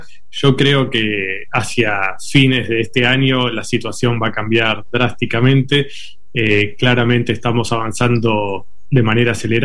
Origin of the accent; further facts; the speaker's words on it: Argentina; está en nuestras manos como argentinos